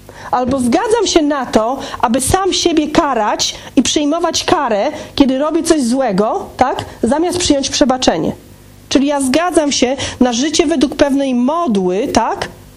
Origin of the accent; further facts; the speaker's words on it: Silesian Voivodeship, Poland; ja jestem ze Śląska i zawsze u nas się mówiło, że trzeba sprzątnąć tak na przodku.